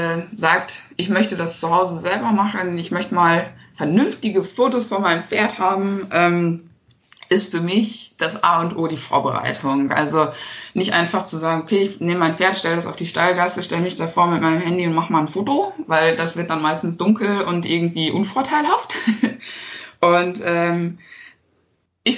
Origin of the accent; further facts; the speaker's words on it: Harsewinkel, North Rhine-Westphalia, Germany; Ich komme aus Hasewinkel. Das ist ein kleines Städtchen in der Nähe von Steinhagen.